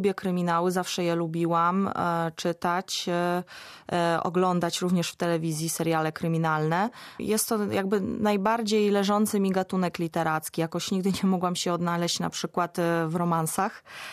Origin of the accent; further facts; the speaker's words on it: Szczecin, West Pomeranian Voivodeship, Poland; urodziłam się w Szczecinie i wychowałam się w Grodzie Gryfa.